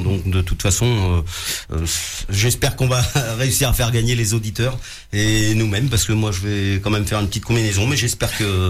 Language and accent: French; Paris, Île-de-France, France; pourtant je suis parisien